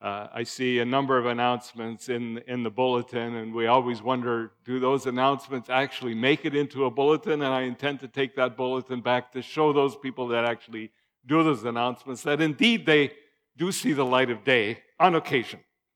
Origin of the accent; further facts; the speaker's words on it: Chilliwack, British Columbia, Canada; moved away; I grew up in the Fraser Valley in East Chilliwack, left there 50 years ago, and came back after 50 years to find the place very much changed.